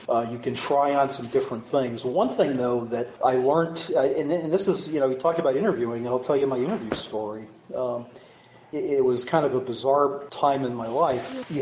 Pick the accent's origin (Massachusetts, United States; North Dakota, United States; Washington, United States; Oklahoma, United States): Massachusetts, United States; Springfield; I'm from Springfield, so I'm from Massachusetts. I grew up there.